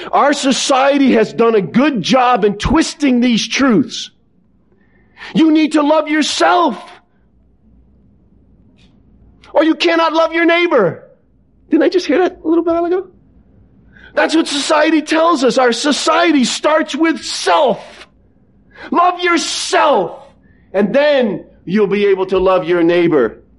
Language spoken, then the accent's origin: English; New England, United States; I'm from New England. In New England, we can talk a mile a minute.